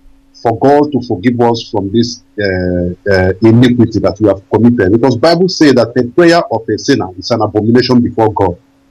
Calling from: Kyiv, Ukraine; Imagine. I'm calling from Kyiv, Ukraine.

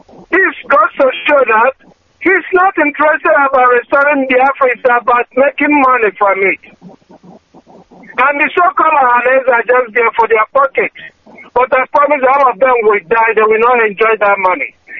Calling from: Australia; I'm calling from Australia.

